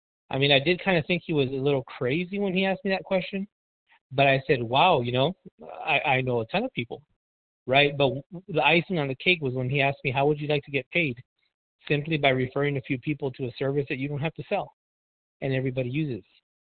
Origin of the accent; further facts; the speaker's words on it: Edinburg, Texas, United States; and I'm from Edinburgh, Texas.